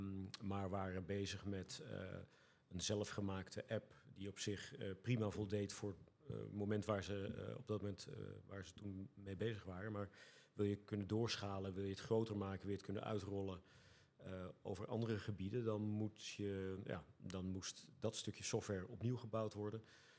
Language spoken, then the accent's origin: Dutch; Almere, Flevoland, Netherlands; We zijn niet geboren in Almere, maar wel getogen in Almere.